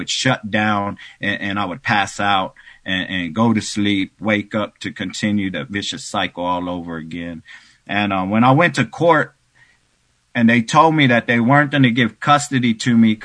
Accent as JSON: {"language": "English", "town": "Austin", "region": "Texas", "country": "United States", "tie": "born or raised there", "said": "And I went to treatment anyways in Houston. And I grew up in Austin."}